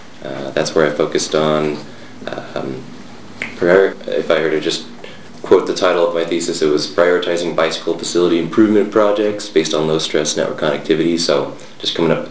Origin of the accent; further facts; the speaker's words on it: Boise, Idaho, United States; I'm from Boise, Idaho. I grew up there.